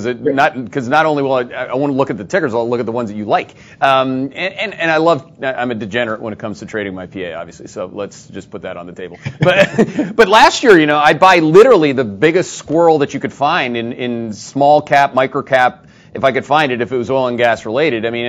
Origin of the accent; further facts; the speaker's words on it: Canada; I'm Canadian.